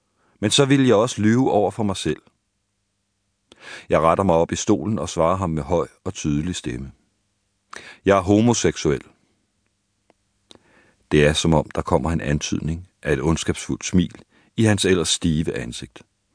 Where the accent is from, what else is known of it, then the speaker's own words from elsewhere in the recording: Nibe, North Denmark Region, Denmark; Det føles underligt at gøre noget, som jeg kun kender fra de gamle amerikanske film, jeg så som dreng hjemme i Nibe.